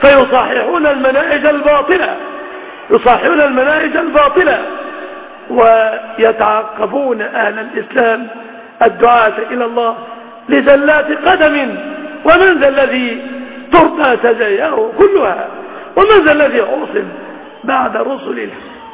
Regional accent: Egypt

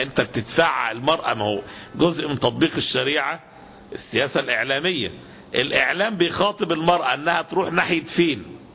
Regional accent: Egypt; مشكلة البطالة احنا عندنا في مصر مشكلة عويصة جدا

